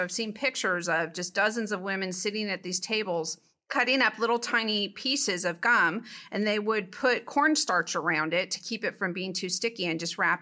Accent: California, United States; So I grew up in California

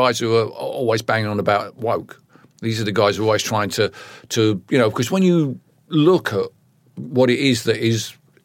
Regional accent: Barking, London, United Kingdom; where I grew up in Barking

